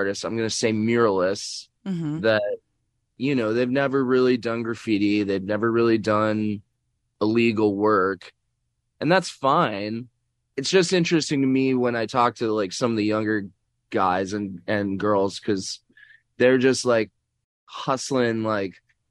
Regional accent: Chicago, Illinois, United States; And then I grew up in Wicker Park, and there were a lot of art school students that were still living in the neighborhood because it was affordable.

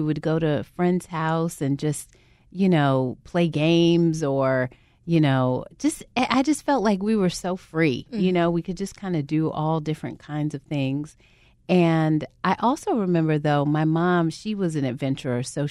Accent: Southwest, United States; So I grew up in the Southwest, and we were always outside, mm-hmm. always.

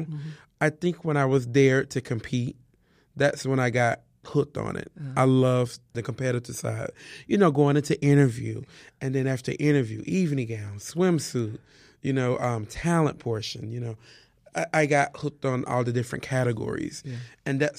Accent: Moss Point, Mississippi, United States; But I was born and raised in Moss Point, Mississippi. And it's just the Southern way of life, you know.

